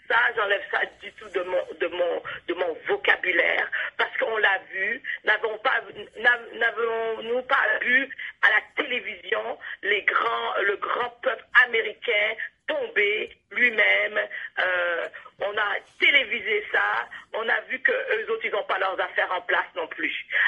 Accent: Canada; accent: Canadian; ils voulaient entendre mon accent canadien.

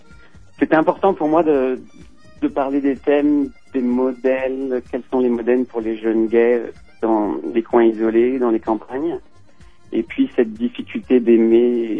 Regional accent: Montargis, Centre-Val de Loire, France; now in Toronto, Canada; Moi, je vis à Toronto. Mais je viens de la campagne, je viens de Montargis en France, une petite ville, dans la Vallée de la Loire.

